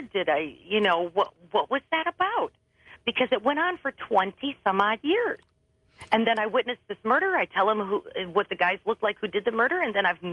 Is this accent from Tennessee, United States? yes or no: no; Michigan, United States; Now, I'm from Michigan. I've never even been through Georgia except to drive through